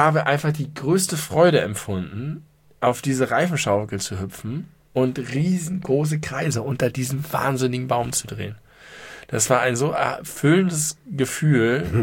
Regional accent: Hamburg, Germany; ich komme aus Hamburg, tut mir leid, das ist nicht meine Kategorie von Taxi.

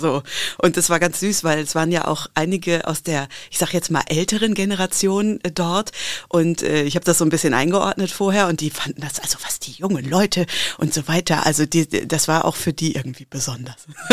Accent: Wanne-Eickel, North Rhine-Westphalia, Germany; also born or lived in Bochum; now in Castrop-Rauxel, Germany; geboren bin ich in Bochum, aber aufgewachsen bin ich in Wanne-Eickel Downtown. Okay. Und jetzt habe ich es nach Castrop-Rauxel geschafft.

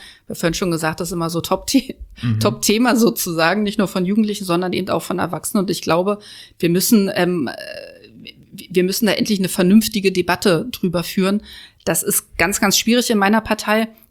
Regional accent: Berlin, Germany; wir leben hier in Berlin

